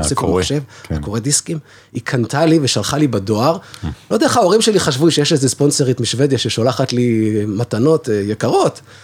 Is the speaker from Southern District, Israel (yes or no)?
yes; Beersheba, Southern District, Israel; בבאר שבע, ששם התחלתי את התחביב, כשהייתי ילד, בבית הוריי